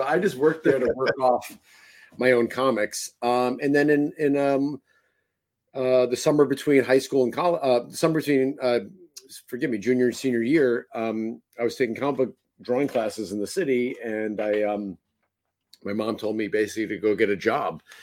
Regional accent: Queens, New York, United States; I grew up in Queens in the early 80s.

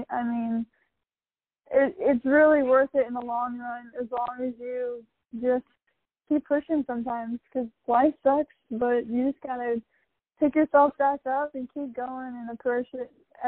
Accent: Iowa, United States; also born or lived in Illinois; Yeah, I grew up in Illinois, and then I kind of moved around a lot, and then I moved to Iowa growing up as a kid with my mom.

